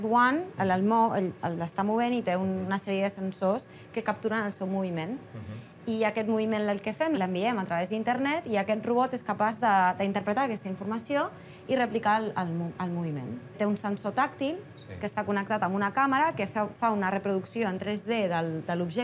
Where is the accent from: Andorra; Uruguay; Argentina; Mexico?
Uruguay; Catalan is a second language; Jo soc d'Uruguai.